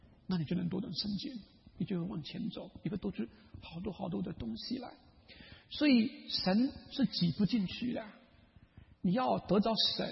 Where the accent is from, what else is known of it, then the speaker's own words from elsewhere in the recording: China; 你知道我们中国人有个故事叫这个头悬梁锥刺股